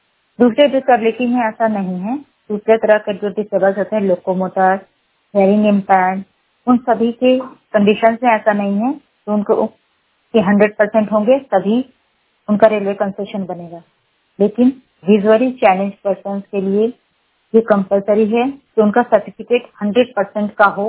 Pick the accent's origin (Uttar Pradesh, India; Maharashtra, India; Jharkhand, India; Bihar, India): Jharkhand, India; झारखंड राशि से हूँ।